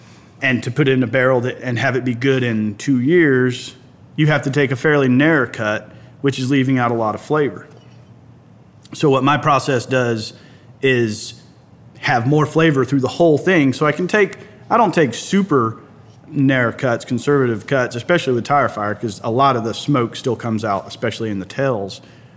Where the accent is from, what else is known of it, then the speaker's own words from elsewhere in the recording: Georgia, United States; I'm from Harrelson County, which is about an hour northwest of Atlanta.